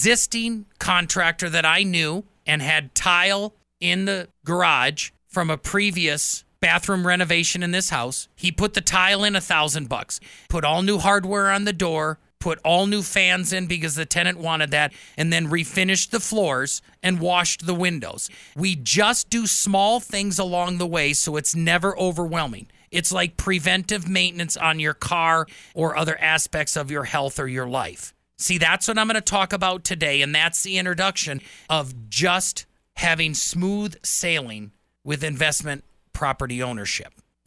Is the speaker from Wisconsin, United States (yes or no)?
yes; Wisconsin, United States; I was born and raised in Wisconsin. I know the craftsmanship. I'm a German myself.